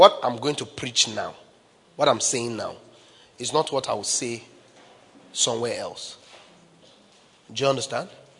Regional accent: Nigeria; If I was in a political place, if I was to speak as a Nigerian, I would say that we need to bring an end to police brutality.

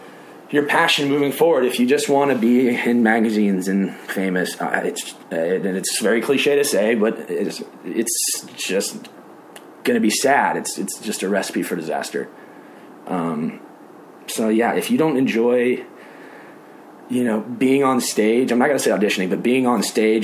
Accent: Nashville, Tennessee, United States; And obviously, I grew up in Nashville, so that kind of helps a lot of singing.

